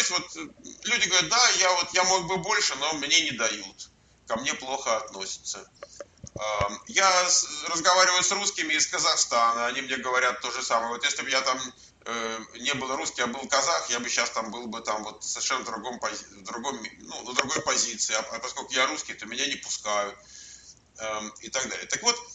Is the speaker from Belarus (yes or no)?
no; Moscow, Russia; я родился и вырос в Москве